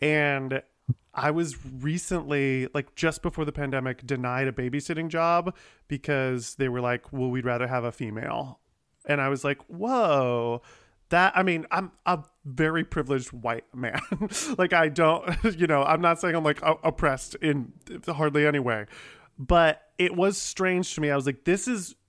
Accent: Ohio, United States; I didn't grow up Mormon, but I grew up very Catholic in Ohio

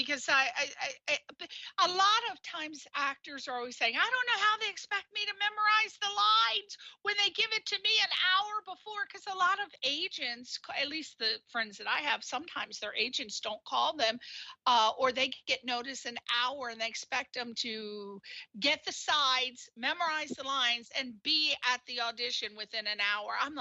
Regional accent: East Coast, United States; I know when I first came here, I was very shocked because I'm from the East Coast and very generous.

